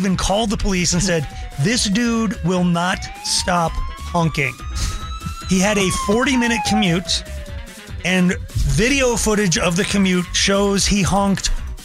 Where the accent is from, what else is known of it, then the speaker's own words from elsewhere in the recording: Ohio, United States; I'm from Ohio.